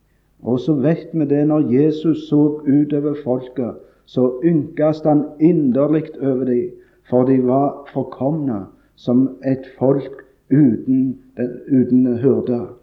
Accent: Randaberg, Rogaland, Norway; jeg var sikkert ikke mer enn en 8-10 år. Jeg var på

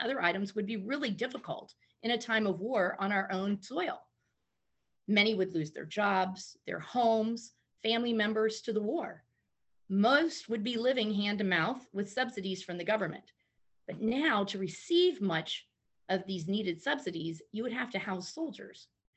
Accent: United States; We as Americans tend to step back from our police and our court system.

